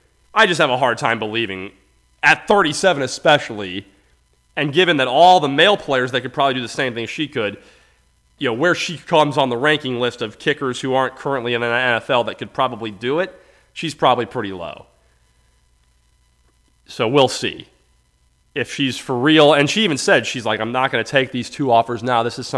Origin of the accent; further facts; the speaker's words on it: Florida, United States; I say, oh, I'm from Florida, people always want to go, oh, hurricanes